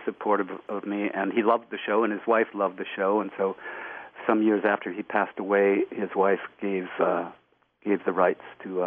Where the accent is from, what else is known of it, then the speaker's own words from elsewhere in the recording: Minnesota, United States; Well, I grew up in Minnesota.